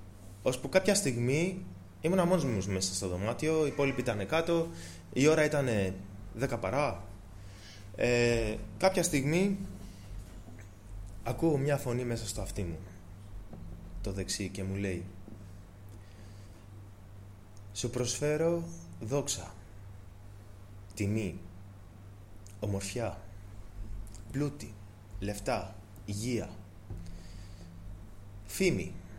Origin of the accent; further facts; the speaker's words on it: Piraeus, Attica, Greece; born there; Είμαι γεννημένος μέσα στην Εκκλησία. … Είμαι 27 ετών. Γεννήθηκα στον Πειραιά, στην Εκκλησία του Πειραιά. Από μικρός μέσα στην Εκκλησία.